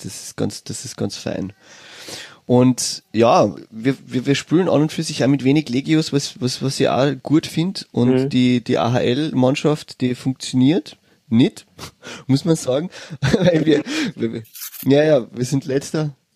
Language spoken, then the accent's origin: German; Villach, Carinthia, Austria; born there; Ich bin in Villach geboren